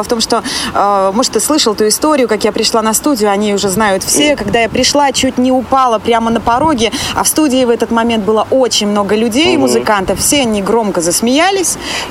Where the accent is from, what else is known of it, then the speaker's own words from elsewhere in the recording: Ivatsevichy, Brest Region, Belarus; Я не из Минска, я из Ивацевичей, это городок в Брестской области.